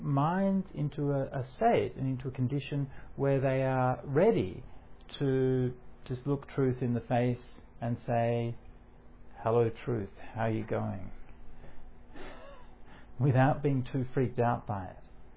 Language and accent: English; New South Wales, Australia; In my home state, New South Wales, at the moment, it's on fire.